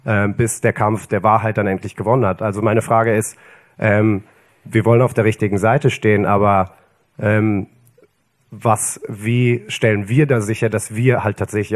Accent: Germany; ich bin als Pole in Deutschland aufgewachsen.

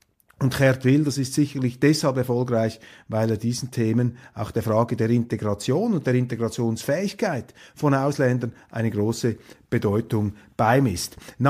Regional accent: Switzerland; Da würde ich als Schweizer Einspruch erheben und sagen, die Schweiz gehört auch zu Europa.

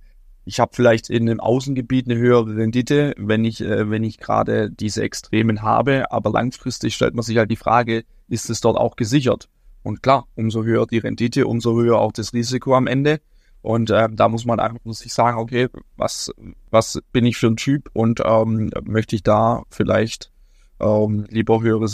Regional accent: Ludwigsburg, Baden-Württemberg, Germany; ich bin in Ludwigsburg geboren. Ich liebe Ludwigsburg. Das ist meine Heimatstadt. Ich lebe dort auch, weil ich sag, Stuttgart hat viele Vorteile, aber auch, ja, vielleicht die ein oder anderen Nachteile von einer Großstadt, die es gibt.

